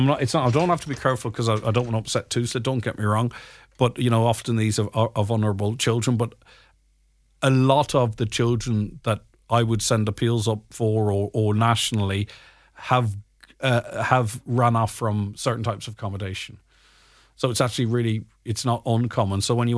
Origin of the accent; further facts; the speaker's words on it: Letterkenny, County Donegal, Ireland; My hometown, Letterkenny, and every town in Ireland has been completely changed forever by government incompetence.